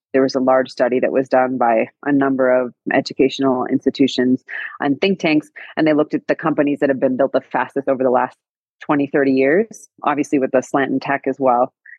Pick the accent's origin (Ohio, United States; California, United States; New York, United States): California, United States; Well, I grew up in California, which is probably how I ended up in tech companies.